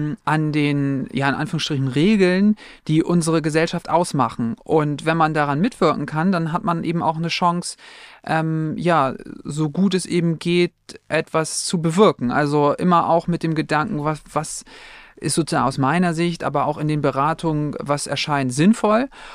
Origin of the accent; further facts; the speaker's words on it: Heide, Schleswig-Holstein, Germany; Ja, also ich bin in Heide aufgewachsen.